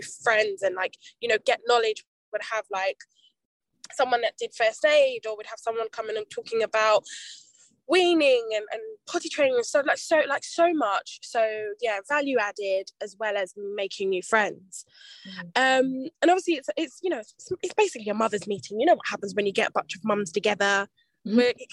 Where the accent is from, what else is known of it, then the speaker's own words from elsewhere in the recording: London, United Kingdom; So I'm from South London.